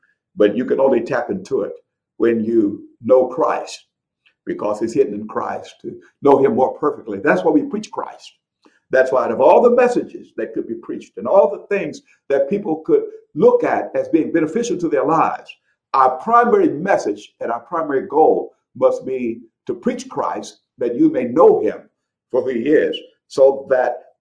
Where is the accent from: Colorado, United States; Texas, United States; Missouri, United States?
Missouri, United States; St. Louis; I'm from St. Louis, and the Gateway Arch is there.